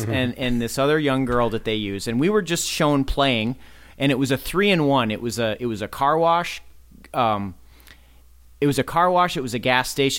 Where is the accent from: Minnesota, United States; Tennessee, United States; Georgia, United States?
Minnesota, United States; Burnsville; I grew up in Burnsville, so we had to drive all the way into Minneapolis.